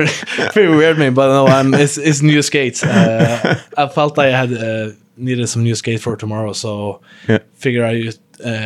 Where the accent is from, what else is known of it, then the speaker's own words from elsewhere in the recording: Sweden; I came from still living with my parents back home in Sweden. Still living in my hometown in my where I lived my whole life